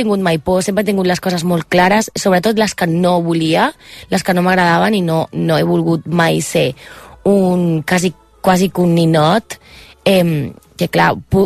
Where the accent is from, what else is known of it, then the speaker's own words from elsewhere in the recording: Cuba; accent: Cuban; si soy cubana, no soc espanyola. Si soc espanyola, no soc cubana